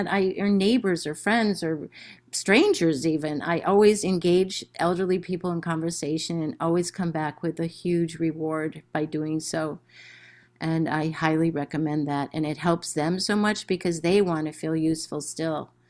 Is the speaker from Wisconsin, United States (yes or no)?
yes; Wisconsin, United States; I grew up in Wisconsin, so we're very much salt of the earth type of people generally.